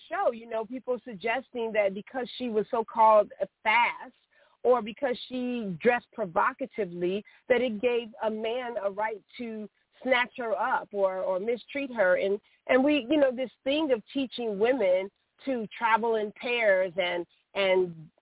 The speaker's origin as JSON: {"language": "English", "town": "Chicago", "region": "Illinois", "country": "United States", "tie": "born or raised there", "said": "I grew up, I am a Chicagoan. I grew up on the West Side in the Austin community. And that was really, and we were a poor family."}